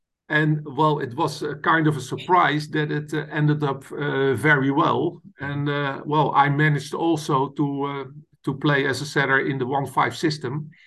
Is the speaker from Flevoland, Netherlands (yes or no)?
no; Voorburg, South Holland, Netherlands; English is a second language; one of the strongest clubs in the Netherlands, Starlift in Voorburg, in my hometown.